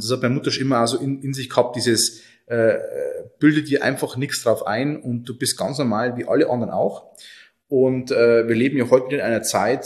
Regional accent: Oberviechtach, Bavaria, Germany; Und Oberfichtach ist meine Heimat. Also du wirst, wenn du hier in 5000 Dorf, Stadtgemeinde mit 5000 Einwohnern lebst

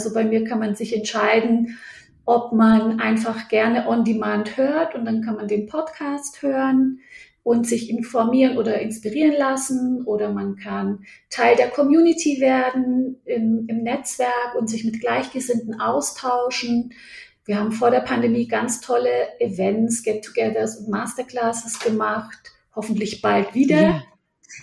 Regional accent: Baden-Württemberg, Germany; now in Frankfurt am Main, Germany; ich komme ursprünglich aus Baden-Württemberg, aus dem Stuttgarter Raum, aus so einem 40.000 Menschen Ort, ich weiß gar nicht, ob man das Dorf, Stadt oder was man das nennt, aber sehr klein auf jeden Fall. Genau, und dann sind wir in die große Stadt Frankfurt am Main gezogen

